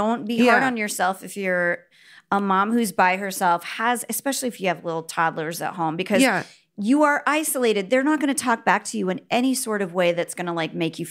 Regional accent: Virginia, United States; born there; also born or lived in Japan / Nebraska / St. Louis; So we were in Virginia and then I was born in Virginia and then we moved to Nebraska.

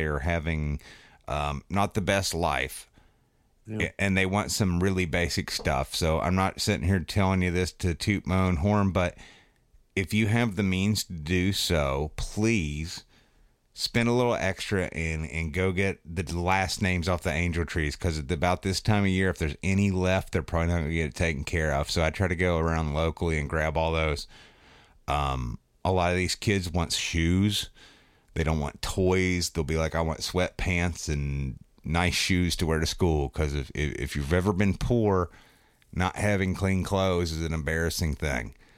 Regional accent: Appalachia, United States; And growing up in Appalachia, I know some kids that had nothing.

